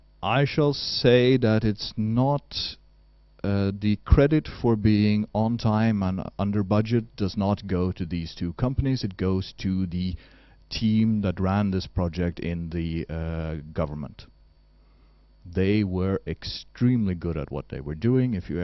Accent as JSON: {"language": "English", "region": "Oslo", "country": "Norway", "tie": "born or raised there", "second_language": "English", "said": "at least where I grew up in Oslo"}